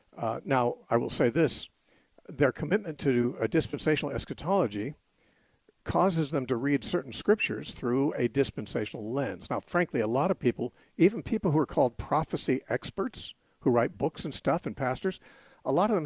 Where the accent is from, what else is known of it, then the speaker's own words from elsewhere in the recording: United States; I don't automatically say, well, whatever America has done, because I'm an American, it's right.